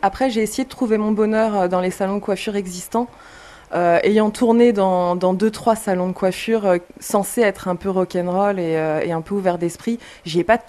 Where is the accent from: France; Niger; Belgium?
France; Versailles, Île-de-France; now in Paris, France; Moi, j'ai été élevée à Versailles avec une éducation très religieuse. Quand je suis partie à 17 ans de chez mes parents, je suis arrivée à Paris et j'ai découvert la vie.